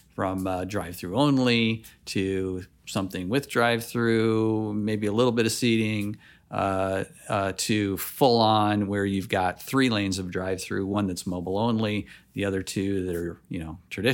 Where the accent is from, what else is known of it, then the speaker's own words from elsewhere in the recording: Michigan, United States; from Michigan, so that's why.